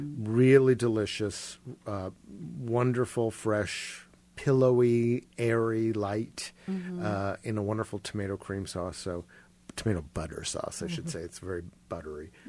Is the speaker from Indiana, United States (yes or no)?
yes; Indianapolis, Indiana, United States; And I said, I'm from Indianapolis, Indiana. She goes, oh, the East Coast.